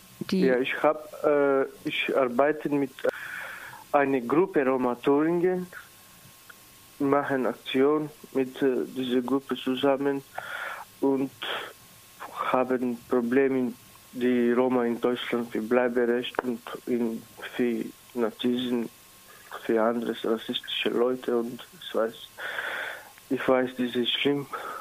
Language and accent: German; North Macedonia; German is a second language; now in Germany; Ja, ich komme aus Mazedonien. Ich bin hier mit meiner Frau, mit drei Kindern und meinen Eltern und meine kleine Nichte. Ich bin 2 Jahre in Deutschland